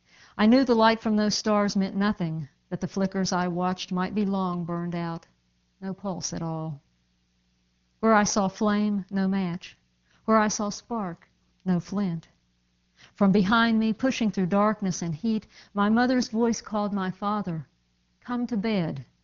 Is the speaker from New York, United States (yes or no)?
no; West Virginia, United States; And where I grew up in West Virginia, in the mountains, in the summer with no air conditioning, it was hot in these little cinder block houses.